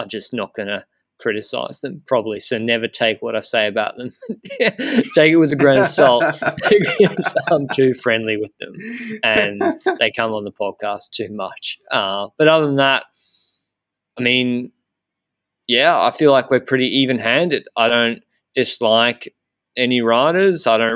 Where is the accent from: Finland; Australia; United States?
Australia; I think being Australian helps with that.